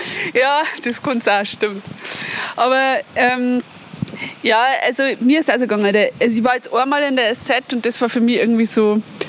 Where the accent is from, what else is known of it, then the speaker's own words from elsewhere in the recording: Bavaria, Germany; Ich bin am Land aufgewachsen, war dann in der Stadt, so wie du, und bin dann zurückgekommen. Es war in einem anderen Teil vom Landkreis Rengsburg